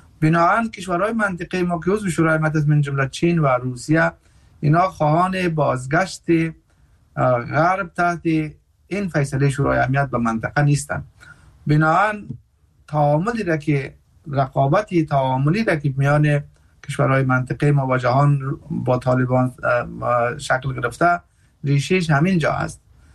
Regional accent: Afghanistan; ما مردم که از افغانستان هستیم،

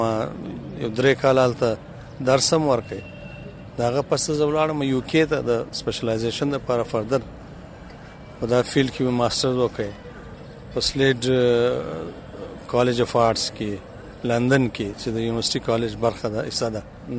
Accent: Quetta, Balochistan, Pakistan; also born or lived in Pishin; زه مسجد پښین یو، خو موږ په کوټه کې اوسو. زما ټوله تعلیم زوکړه چې دا په کوټه کې سوی ده او تعلیم مو ټوله په کوټه کې حاصل کړی دی، د یونیورسټي پورې.

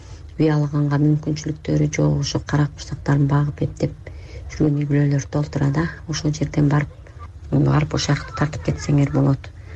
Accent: Badakhshan, Afghanistan; now in Kara-Balta, Kyrgyzstan; Мен этникалык кыргызмын, памирлик кыргыздардан да. Карабалтадан биздин жердештер өтө көп.

